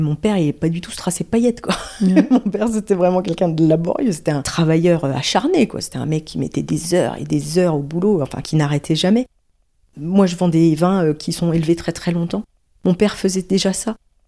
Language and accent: French; Avize, Grand Est, France; J'ai grandi ici, j'ai grandi à Avize. Je suis allée à l'école à Avize, je suis allée au collège à Avize, je suis allée au lycée à Épernay, je suis allée à la fac à Reims.